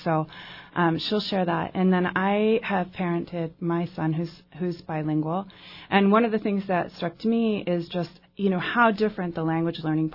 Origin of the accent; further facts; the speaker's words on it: Alaska, United States; Yeah, so I came to Juneau in 2012. I grew up in Alaska. I learned Spanish as a second language in middle school